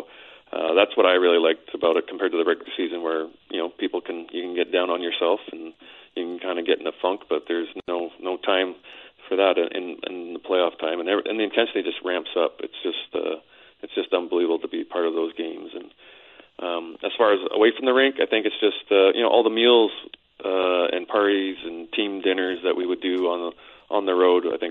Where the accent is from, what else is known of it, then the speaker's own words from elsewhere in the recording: Saskatchewan, Canada; I mean, I grew up in Saskatchewan.